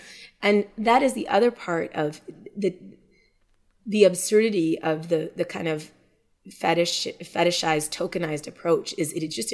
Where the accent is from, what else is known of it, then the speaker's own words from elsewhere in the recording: Montreal, Quebec, Canada; we're both born and raised in Montreal and we both have, both of our dads come from Grenada